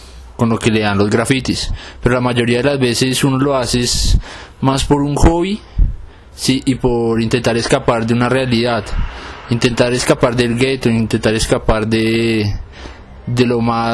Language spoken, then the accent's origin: Spanish; Bogotá, Colombia; tengo 23 años y soy un grafitero de Bogotá.